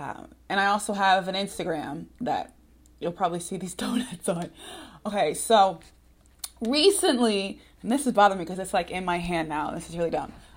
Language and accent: English; Missouri, United States; Because I'm from Missouri, and some people say it's just Kansas City and St. Louis and all the stuff in the middle we don't care about.